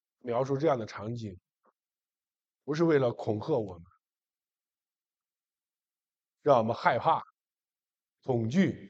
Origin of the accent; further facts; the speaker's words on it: China; 说实在的，我们中国人不喜欢考虑和谈论死亡的问题